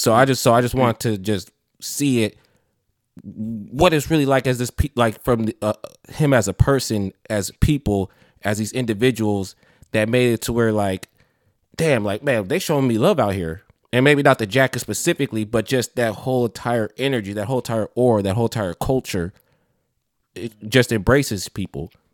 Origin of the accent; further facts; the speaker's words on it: Sacramento, California, United States; I would say me, because when I'm from Sacramento